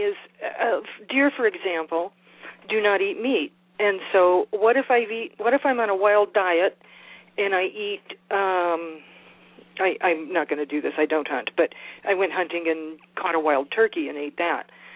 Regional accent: Los Angeles, California, United States; now in Tennessee, United States; I grew up in the city. I grew up in Los Angeles and, moved here to the mountains of Tennessee about 8 years ago.

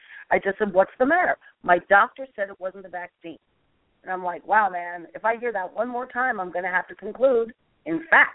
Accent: New York, United States; The New York Post, the New York Daily News, I speak for, as a New Yorker in my local places, right?

